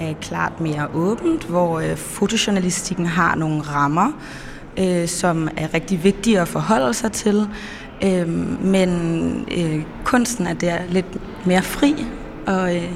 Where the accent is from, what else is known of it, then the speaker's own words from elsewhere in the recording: Germany; halvdansk, halv afroamerikansk, men jeg er opvokset i Tyskland, så, og jeg har familie rundt omkring